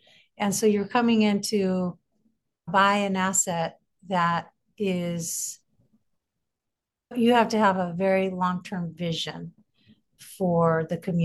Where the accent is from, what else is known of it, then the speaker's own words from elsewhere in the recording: Sacramento, California, United States; I actually growing up in Sacramento